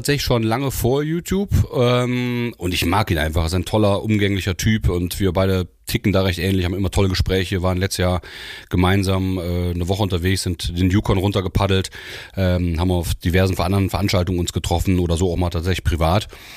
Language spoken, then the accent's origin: German; Hesse, Germany; born there; Also ich bin zwar geboren worden in Hessen, kann ich mich nicht daran erinnern, meine Eltern haben damals da studiert, dann war ich zur Ausbildung in Hessen, als Fischwirt ich gemacht habe, 3 Jahre.